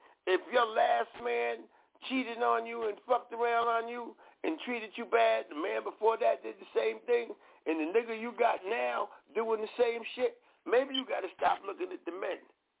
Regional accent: Paterson, New Jersey, United States; I'm from Fourth Ward. I lived where I was born in Alabama Projects. We lived everywhere in the city of Patterson

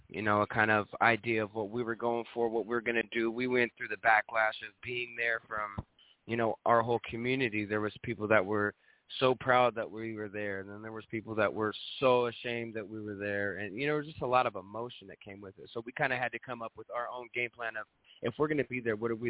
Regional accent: Eugene, Oregon, United States; I'm from Eugene, Oregon, out of the Pacific Northwest.

